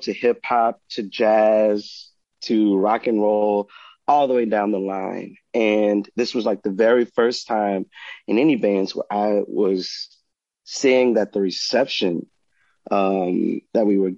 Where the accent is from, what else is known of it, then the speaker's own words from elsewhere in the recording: Hillaryville, Louisiana, United States; quit my job and then I moved back down to Louisiana. But this time, instead of New Orleans, I went to my hometown, Hillaryville, and I lived with my grandmother